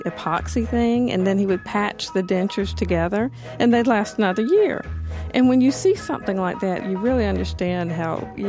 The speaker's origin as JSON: {"language": "English", "region": "the South", "country": "United States", "said": "And I'm a Southerner. I grew up in a very tiny house with a great big garden out back"}